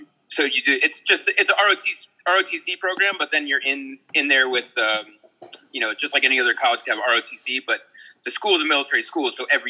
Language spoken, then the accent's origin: English; Bethlehem, Pennsylvania, United States; Yeah. I grew up in Bethlehem.